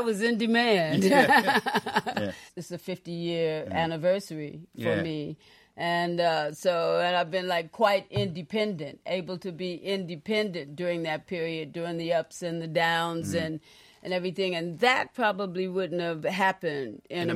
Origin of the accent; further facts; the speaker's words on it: United States; I'm more of a British artist because I'm an American soul singer